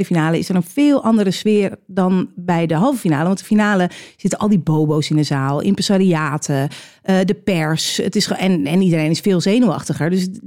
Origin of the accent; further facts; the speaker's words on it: Edam, North Holland, Netherlands; Dat ik uit Edam kom en eigenlijk meer wereldser wilde zijn. Maar dat er in mij toch gewoon een Edams meisje zit.